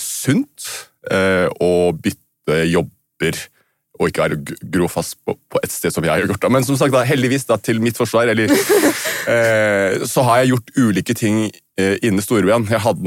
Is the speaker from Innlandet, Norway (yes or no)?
yes; Kongsvinger, Innlandet, Norway; jeg er jo født og oppvokst på Kongsvinger også, hvor du på en måte også har veldig sterk kallet jantelov, ikke sant?